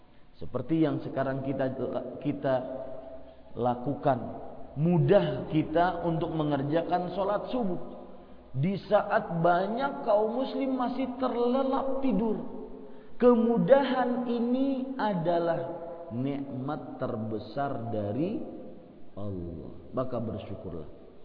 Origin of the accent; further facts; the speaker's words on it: Banjarmasin, South Kalimantan, Indonesia; also born or lived in Saudi Arabia; Dan asli saya orang Kalimantan Selatan, Banjarmasin. Dan saya baru-baru menetap di Indonesia, baru 5 bulanan ini. Lama tinggal di Arab Saudi.